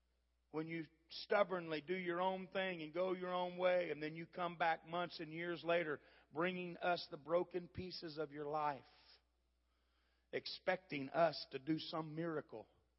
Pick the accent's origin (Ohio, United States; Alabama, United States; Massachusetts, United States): Ohio, United States; Dayton; Our guys at home, I'm from Dayton, Ohio.